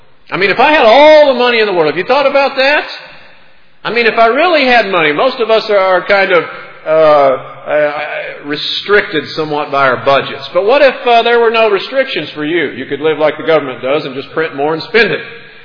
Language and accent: English; Oklahoma, United States; Well, listen, I'm originally from Oklahoma, a little tiny town in farm country, Oklahoma.